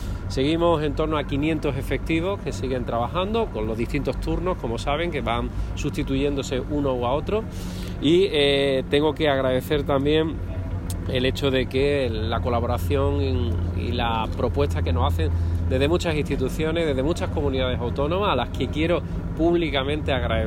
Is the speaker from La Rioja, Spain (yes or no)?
no; Málaga, Andalusia, Spain; en una zona tan valorada y querida como la que estamos viendo y la que conocemos muchos de los que somos malagueños.